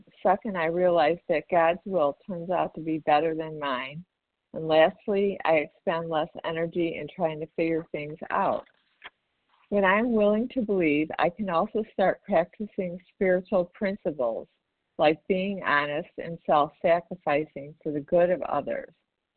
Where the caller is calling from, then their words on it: Chicago, Illinois, United States; I'm calling in from Chicago, Illinois.